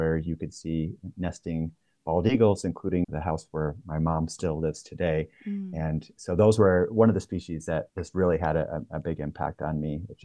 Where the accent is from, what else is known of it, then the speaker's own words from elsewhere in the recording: Michigan, United States; Yeah, so I grew up in Western Michigan, so on Lake Michigan itself.